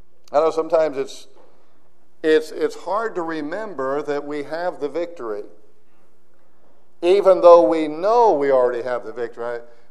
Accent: Lima, Ohio, United States; I'm from Ohio. I grew up in Ohio, in Lima, Ohio, and they have Buckeyes over there.

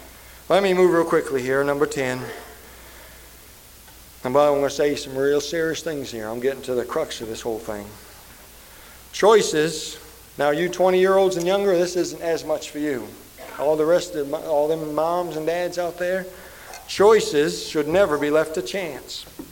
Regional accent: Maine, United States; In Maine, I grew up in Maine. I mean, out in the Stone Age.

